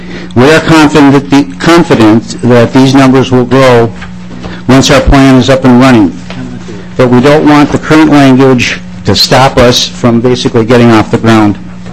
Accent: Duluth, Minnesota, United States; I'm from Duluth, Minnesota.

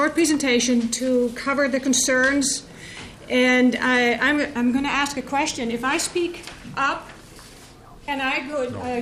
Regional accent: Lake City, Minnesota, United States; from Lake City

